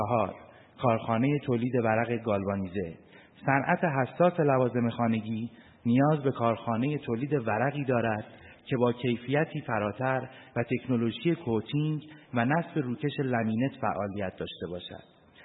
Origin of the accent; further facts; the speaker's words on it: Iran; also born or lived in England; 10 سال پیش تصمیم گرفتم از انگلستان به وطنم بازگردم و با احداث واحد تولیدی کلبر خدمتگزار مردم شریف ایران باشم.